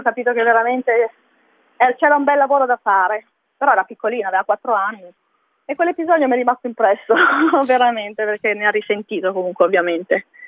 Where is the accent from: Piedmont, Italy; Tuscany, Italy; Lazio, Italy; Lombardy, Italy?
Piedmont, Italy; Alessandria; now in Sydney, Australia; E veniamo da Alessandria, abitavamo in Alessandria, in Piemonte, e niente, adesso sono 12 anni che abitiamo qua, a Sydney.